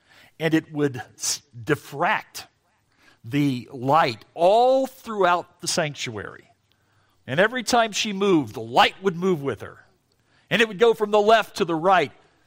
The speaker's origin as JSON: {"language": "English", "region": "Southern United States", "country": "United States", "tie": "born or raised there", "said": "Now, I grew up in the Deep South."}